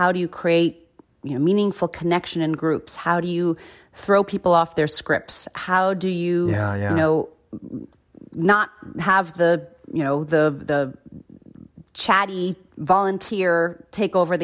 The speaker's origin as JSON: {"language": "English", "country": "Zimbabwe", "tie": "born there", "also_born_or_lived": "Africa / Southeast Asia / United States", "said": "I was born in Zimbabwe."}